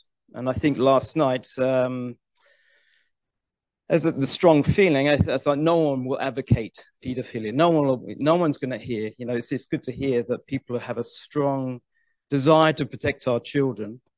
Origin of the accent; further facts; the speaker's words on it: Mount Clarence, Western Australia, Australia; I'm from Mount Clarence.